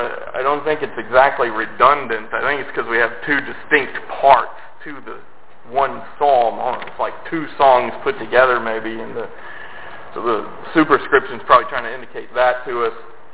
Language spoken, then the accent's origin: English; Arkansas, United States; You know, I grew up in Arkansas. Almost all my friends were Southern Baptists, and I told people that I was a Lutheran when I was a kid.